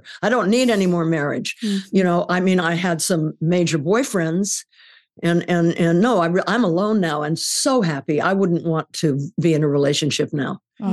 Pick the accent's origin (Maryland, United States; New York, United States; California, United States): California, United States; I grew up in California in the 40s, and there was never any smog.